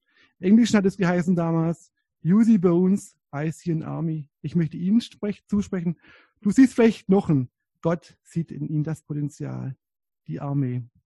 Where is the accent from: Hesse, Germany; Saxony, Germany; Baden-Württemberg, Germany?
Baden-Württemberg, Germany; Ich komme hier aus der Nähe von Herrenberg, aus dem Heckengäu. Auch da gibt es noch sehr viele Äpfelbäume.